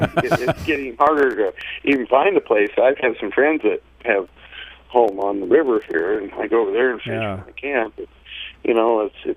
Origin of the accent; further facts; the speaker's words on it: Alaska, United States; You know, never in my lifetime, growing up in Alaska for the last 54 years, I would ever think that it would come to this